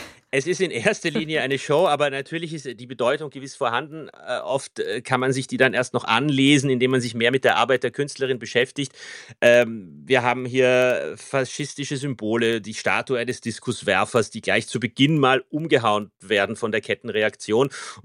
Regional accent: Vienna, Austria; Sie ist ein Tausendsasser, wie man bei uns in Wien sagt.

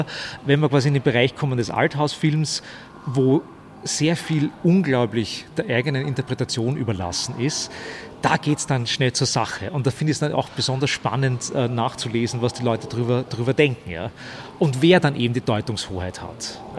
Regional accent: Stockerau, Lower Austria, Austria; born or raised there

